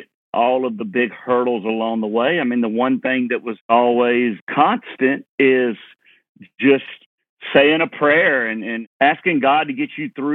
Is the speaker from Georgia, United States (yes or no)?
yes; Leesburg, Georgia, United States; Yeah, well, I grew up in Leesburg, Georgia, right in town, but I could walk to cotton fields and peanut fields.